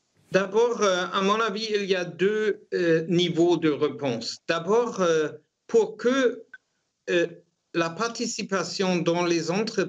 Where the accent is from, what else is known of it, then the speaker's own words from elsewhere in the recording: Germany; Chez nous, en Allemagne, on a la collaboration entre les syndicats et les propriétaires.